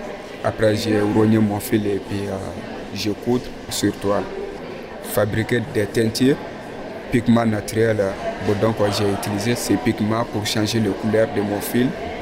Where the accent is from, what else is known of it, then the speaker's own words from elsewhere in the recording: Mali; now in Dakar, Senegal; Je suis l'artiste plasticien. Je viens du Mali.